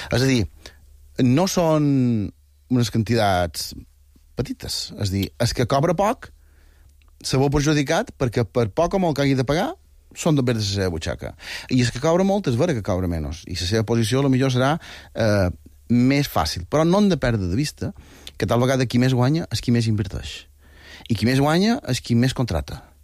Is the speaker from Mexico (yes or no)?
no; Balearic Islands, Spain; I jo som, no sé si som molt mallorquí o som molt d'aquí.